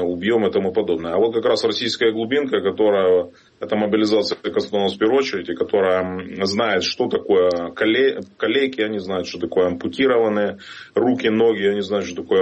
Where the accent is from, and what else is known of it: Kerch, Crimea, Ukraine; born there; moved away